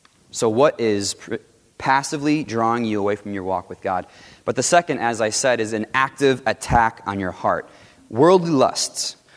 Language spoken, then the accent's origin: English; Chicago, Illinois, United States; I grew up in Chicago, and Chicago has just about every ice cream you could have.